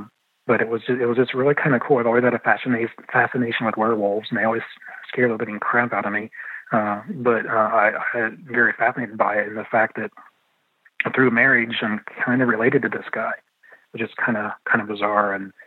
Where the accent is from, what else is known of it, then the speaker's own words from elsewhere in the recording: London, Ohio, United States; born there; And that's the town I was born in. I was born in London, Ohio.